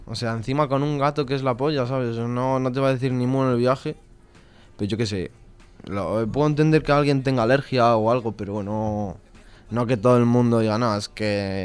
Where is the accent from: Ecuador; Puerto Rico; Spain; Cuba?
Spain; Ponferrada, Castile and León; now in Salamanca, Spain; Pues soy un chico del Bierzo, de Ponferrada, que ha venido aquí a estudiar a Salamanca